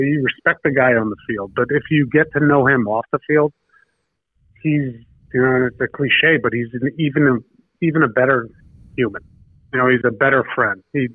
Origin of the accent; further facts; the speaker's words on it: Pennsylvania, United States; now in Rhode Island, United States; You know, God, hey, look, I'm from Pennsylvania. You know, I live in Rhode Island now